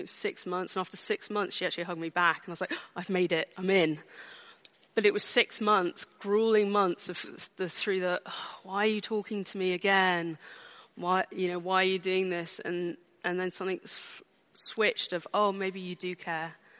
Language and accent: English; United Kingdom; particularly as British people, so having worked in America